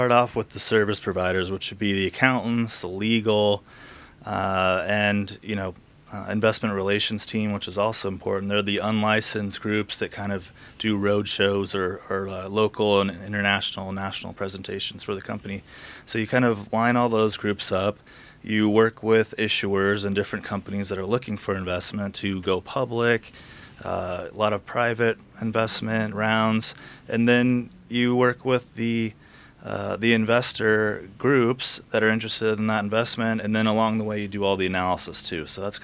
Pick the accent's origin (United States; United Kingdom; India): United States; San Diego, California; So like you mentioned … I'm from San Diego.